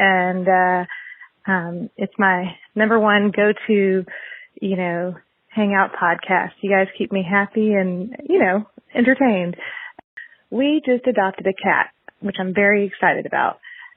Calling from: Amsterdam, North Holland, Netherlands; I'm calling from Amsterdam.

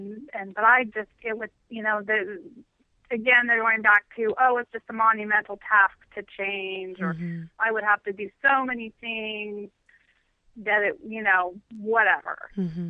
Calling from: Sacramento, California, United States; I'm in Sacramento.

